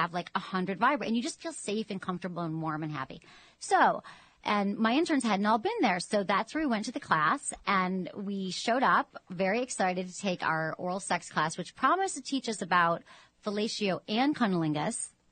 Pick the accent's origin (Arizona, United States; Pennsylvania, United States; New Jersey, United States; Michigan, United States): Michigan, United States; like growing up in Michigan, the sex stores were always like these crazy weird things on the side of the road.